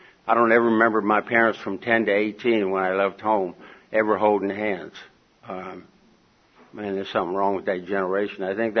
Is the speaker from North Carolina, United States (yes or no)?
yes; Durham, North Carolina, United States; born there; I was born in Durham, North Carolina, just a few years ago, like 66. I think my birth certificate's wrong. I'm only 46. And emotionally, I'm probably 18.